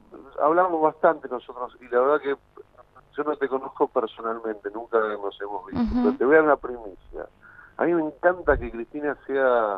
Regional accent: Argentina; yo ya anduve un año con custodia en mi país como argentino

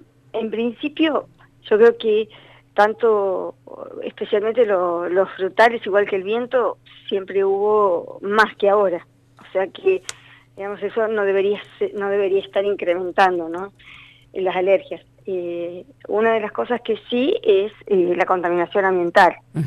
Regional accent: Neuquén, Argentina; acá en Neuquén, de todas maneras yo soy de Neuquén

